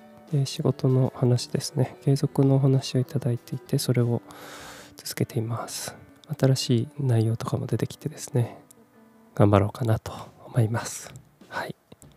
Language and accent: Japanese; Kumamoto, Japan; moved away as an adult; also born or lived in Fukuoka / Tokyo; 18歳から福岡、30歳から東京で暮らし、35歳で会社を辞め、地元の熊本でフリーランスのウェブライターとして生きていくことにした僕